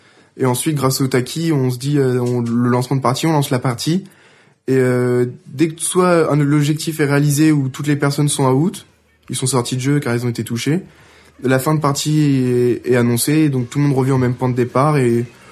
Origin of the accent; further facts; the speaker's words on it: Île-de-France, France; j'ai 17 ans, je viens des Yvelines, 78.